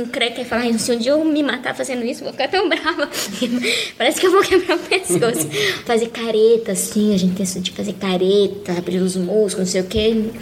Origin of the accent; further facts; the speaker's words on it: Brasília, Federal District, Brazil; moved away as an adult; also born or lived in Campinas; Eu, de Brasília, aos 20 anos, fui morar em Campinas, fazer minha graduação na Unicamp. Morei 6 anos em Campinas, na verdade, no distrito de Barão Geraldo